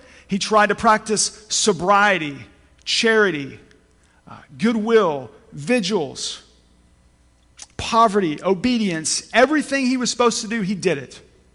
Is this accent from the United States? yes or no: yes; Coweta, Oklahoma, United States; now in Tulsa, United States; I grew up in Coweta, Oklahoma, went to school at Oklahoma State, came back to Tulsa